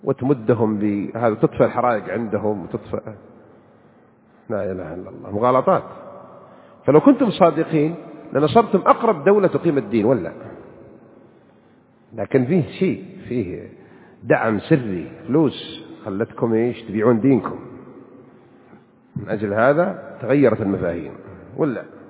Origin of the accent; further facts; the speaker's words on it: Saudi Arabia; عندنا بالسعودية هنا